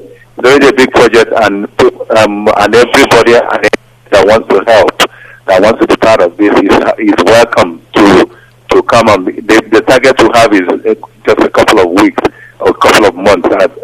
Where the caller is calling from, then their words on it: Australia; I'm calling from Australia again.